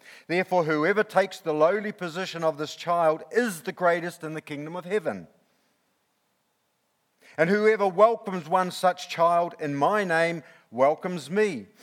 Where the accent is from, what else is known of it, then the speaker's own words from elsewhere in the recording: New Zealand; and of course I'm a Kiwi and an All Black fan.